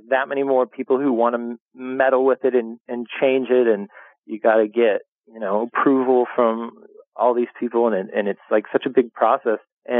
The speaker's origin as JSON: {"language": "English", "region": "Pennsylvania", "country": "United States", "said": "I'm from the East Coast, and I'm from a place that gets freezing cold in western Pennsylvania."}